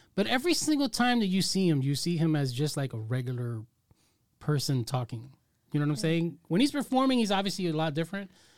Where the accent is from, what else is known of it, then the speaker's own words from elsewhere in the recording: New Jersey, United States; So, for instance, I'm from New Jersey.